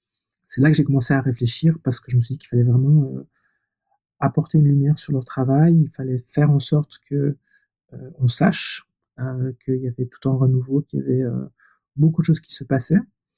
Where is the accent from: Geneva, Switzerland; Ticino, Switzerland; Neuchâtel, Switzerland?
Geneva, Switzerland; born there; Je suis né à Genève. J'ai une mère qui est valaisanne, donc des régions montagneuses de la Suisse, et un père qui est ivoirien, de l'ouest de la Côte d'Ivoire, près de Mans.